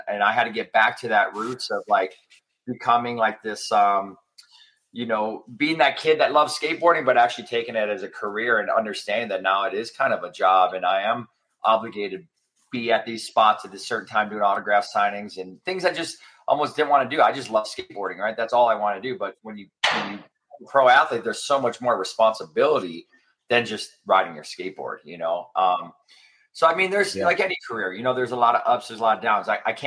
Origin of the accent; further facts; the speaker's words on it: Milwaukee, Wisconsin, United States; You know, I grew up in Milwaukee, Wisconsin. I took one of the biggest risks of my life to move to California